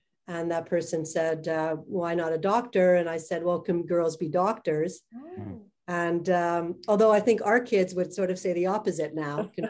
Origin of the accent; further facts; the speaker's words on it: Montreal, Quebec, Canada; I grew up in Montreal. I love the city. I love the diversity in the city.